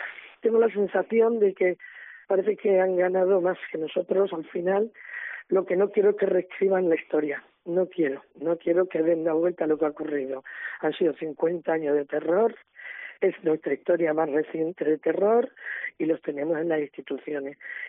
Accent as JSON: {"language": "Spanish", "town": "Medellín", "region": "Extremadura", "country": "Spain", "tie": "born or raised there", "said": "Medellín. Así que fue aquí asesinado donde yo vivo, en Las Artes, Oria, sí."}